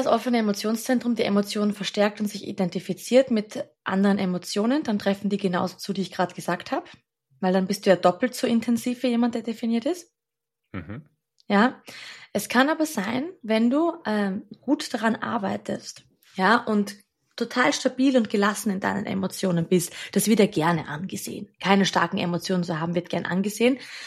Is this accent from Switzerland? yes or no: no; Austria; ich glaube, den gibt es in Deutschland auch, aber bei uns in Österreich sagt man